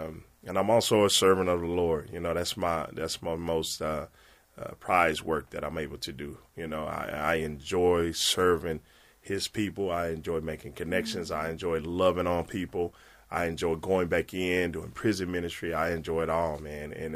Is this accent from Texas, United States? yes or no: yes; Dallas, Texas, United States; I grew up in South Dallas, born and raised in Bonton.